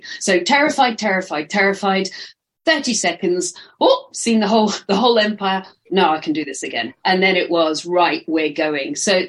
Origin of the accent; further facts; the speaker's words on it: United Kingdom; because I was kind of raised that way, you know, property and we're British and everything.